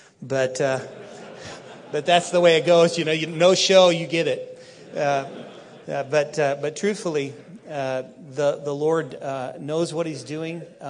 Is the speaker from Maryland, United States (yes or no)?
no; Days Creek, Oregon, United States; I hail from Day's Creek. Now, how many of you know where Day's Creek is?